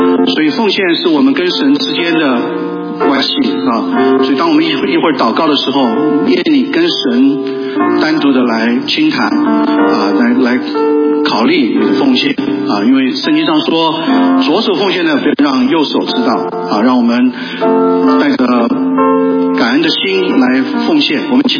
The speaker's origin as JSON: {"language": "Chinese", "country": "China", "said": "很多时候我们从中国大陆来的"}